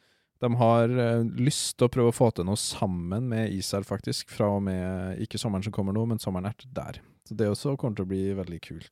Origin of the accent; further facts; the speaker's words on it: Trondheim, Trøndelag, Norway; Jeg er født og oppvokst i Trondheim